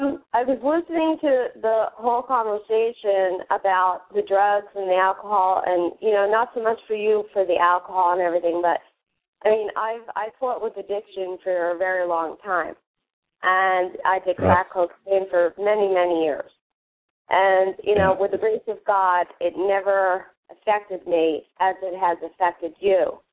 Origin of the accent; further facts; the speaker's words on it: New Jersey, United States; I'm from New Jersey.